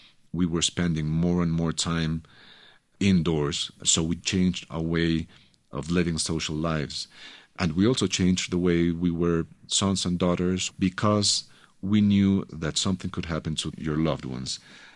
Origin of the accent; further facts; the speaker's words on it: Colombia; Well, one of the situations that I grew up living in Colombia in the 80s was young or youngish men trying to become rich very quickly